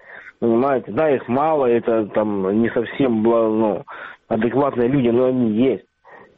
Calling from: Kharkiv, Kharkiv Oblast, Ukraine; Здравствуйте, я из Харькова как раз.

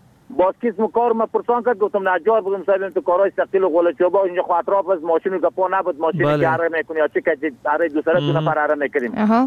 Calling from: Bamyan, Afghanistan; سر از ولسوالی که احمد قریه یاجر، فعلا در قریه کاغور زندگی میکنم، ولایت ما بامیان.

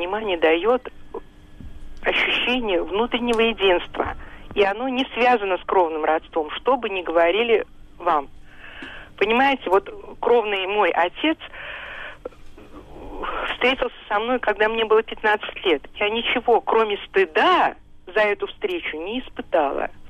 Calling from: Saint Petersburg, Russia; Я из Санкт-Петербурга, и я в достаточно солидном возрасте, без малого 70 лет.

